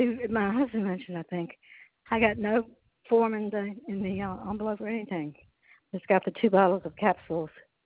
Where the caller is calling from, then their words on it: Wilmington, North Carolina, United States; I'm calling from Wilmington, North Carolina.